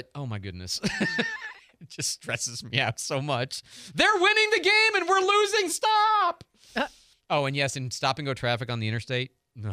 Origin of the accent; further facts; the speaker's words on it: Chicago, Illinois, United States; But yeah, I grew up in Chicago. Give me a break.